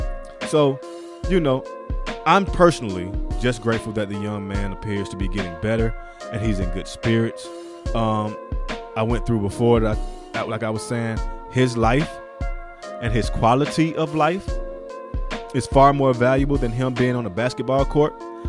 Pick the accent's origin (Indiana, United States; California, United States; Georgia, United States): Georgia, United States; Atlanta; Like I said, I'm from Atlanta. I live in Atlanta.